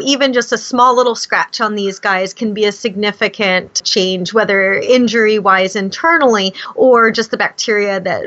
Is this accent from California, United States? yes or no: yes; California, United States; where I grew up was out in California in the desert area.